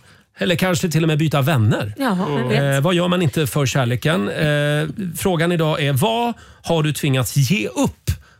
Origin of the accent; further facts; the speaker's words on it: Gävle, Gävleborg County, Sweden; Jag är från Gävle, så jag är ju av en kaffesort.